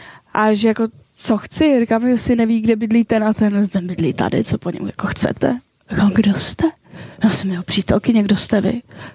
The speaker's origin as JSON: {"language": "Czech", "region": "Karlovy Vary Region", "country": "Czechia", "lives_now": "Prague, Czech Republic", "said": "já jsem momentálně z Prahy. Ten azylový dům byl v Brandýsu nad Labem, což je, já nevím, 20 minut autem, jo, kousíček. Ale já jsem původně ze západu Čech, jo, ještě za Karlovýma Varama."}